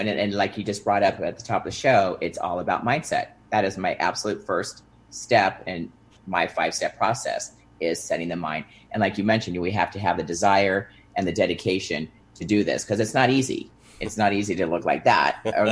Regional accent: Huntington Beach, California, United States; my big event coming up in Huntington Beach, California, my hometown where I went to high school.

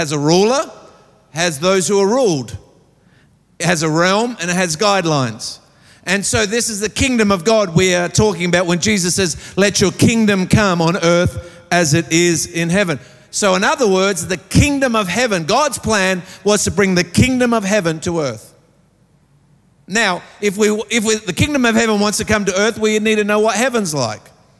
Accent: Australia; as an Australian, I have rights.

